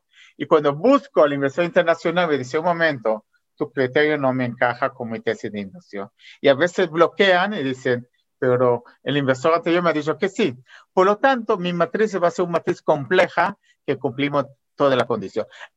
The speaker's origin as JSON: {"language": "Spanish", "country": "Israel", "also_born_or_lived": "Latin America", "second_language": "Spanish", "moved": "yes", "lives_now": "Spain", "said": "Yo tengo esta mentalidad israelí, pues soy obviamente israelí, viví muchos años en Latinoamérica y aquí en España"}